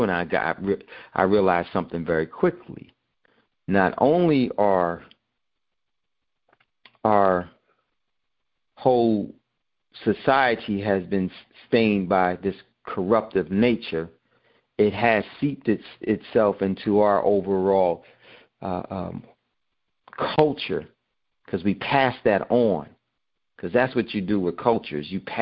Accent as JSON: {"language": "English", "region": "New Jersey", "country": "United States", "tie": "born or raised there", "also_born_or_lived": "New York", "said": "from growing up in New York and in New Jersey, in that area"}